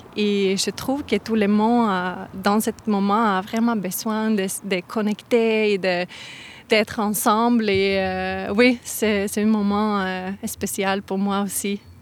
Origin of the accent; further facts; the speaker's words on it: Northern Norway, Norway; French is a second language; Moi, je viens de la Norvège et avec mon premier album, j'ai enregistré toutes les chansons là-bas, dans le nord de la Norvège. Okay. Je viens de c'est le côté comme arctique, c'est vraiment dans le nord.